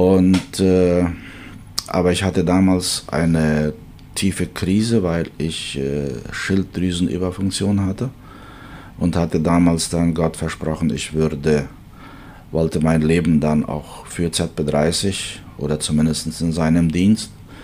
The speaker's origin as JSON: {"language": "German", "country": "Canada", "said": "Als Kanadier brauchten wir damals da nicht eine große Summe zahlen"}